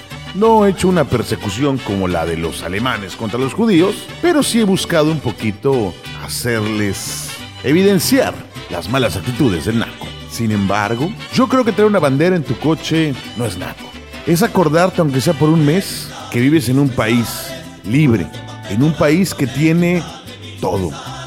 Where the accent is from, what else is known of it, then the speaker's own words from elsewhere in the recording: Mexico; Somos mexicanos todo el año, somos mexicanos toda la vida.